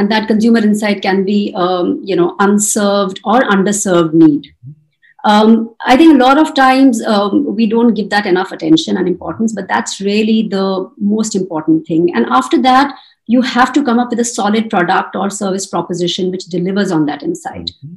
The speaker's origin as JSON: {"language": "English", "region": "Chandigarh", "country": "India", "tie": "born or raised there", "moved": "as an adult", "said": "You know, I was a small town girl. I grew up in Chandigarh."}